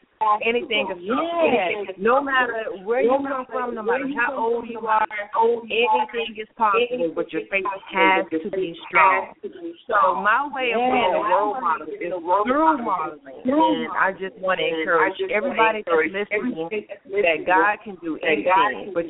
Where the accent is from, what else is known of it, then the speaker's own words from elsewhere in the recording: Roscoe, Georgia, United States; now in Atlanta, United States; I'm originally from Roscoe, Georgia.